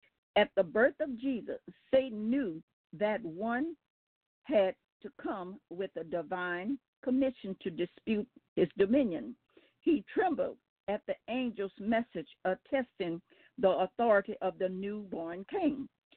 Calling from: Baton Rouge, Louisiana, United States; I'm calling from Baton Rouge, Louisiana

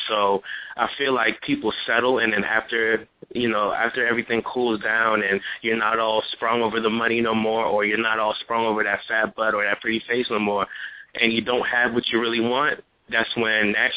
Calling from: Gaithersburg, Maryland, United States; All right, so … I'm calling from Gaithersburg, Maryland.

